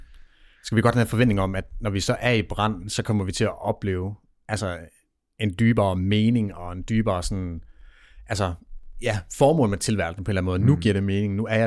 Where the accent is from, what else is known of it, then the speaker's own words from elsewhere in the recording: North Denmark Region, Denmark; en brand i Hobro, hvor jeg er tæt på, hvor jeg voksede op